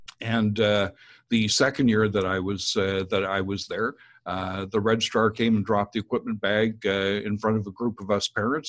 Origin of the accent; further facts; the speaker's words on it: Calgary, Alberta, Canada; I was born in Calgary. Lived there for my first 12 or 13 years, and played a variety of sports in Calgary.